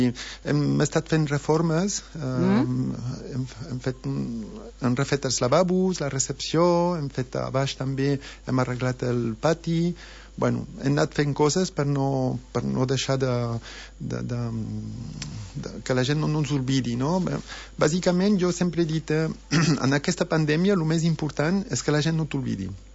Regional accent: Roses, Catalonia, Spain; also born or lived in France; Jo sóc d'aquí, he nascut a Roses, i corri de petit fins ara

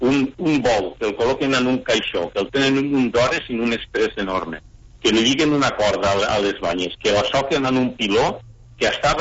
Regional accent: Amposta, Catalonia, Spain; jo sóc nascut aquí a Amposta, ja sóc una persona gran, ja tinc 64 anys, vinc del món agrari, he estat ramader, he tingut granja de conills

